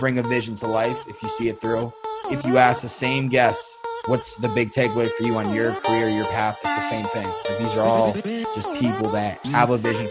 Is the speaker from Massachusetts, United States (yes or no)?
yes; Chicopee, Massachusetts, United States; I'm originally from Chicopee, Massachusetts. It's Western Mass. It's the Western part of the state. It's about an hour and a half west of Boston.